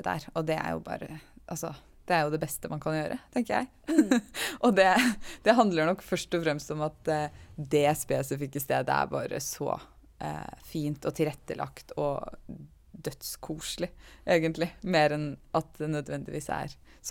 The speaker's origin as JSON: {"language": "Norwegian", "region": "Eastern Norway", "country": "Norway", "said": "sånn jeg er vant til fra Østlandet, hvor jeg er fra, da."}